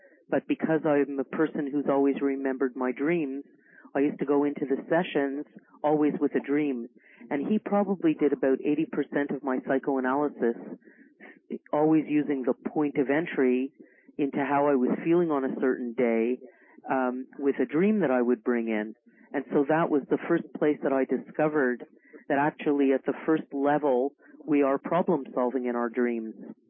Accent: Montreal, Quebec, Canada; I'm from Montreal.

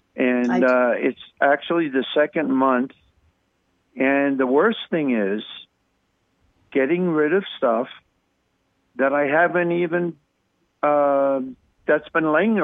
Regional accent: Long Island, New York, United States; I come from Long Island. I was on the water all my life.

